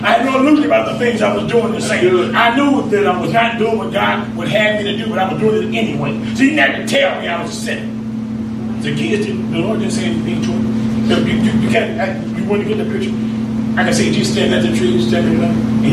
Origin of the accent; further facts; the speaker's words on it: Indianapolis, Indiana, United States; I'm from Indianapolis, you know.